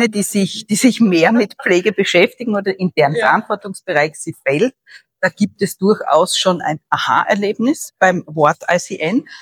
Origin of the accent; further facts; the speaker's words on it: Austria; Die sind ja bei uns in Österreich teilweise schon vorhanden